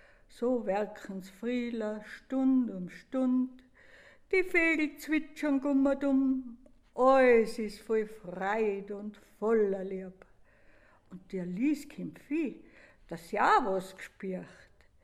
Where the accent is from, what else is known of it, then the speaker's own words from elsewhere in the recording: Bavaria, Germany; was mir halt so einfällt, als Bayerin, da kommt man die allerhand hinter.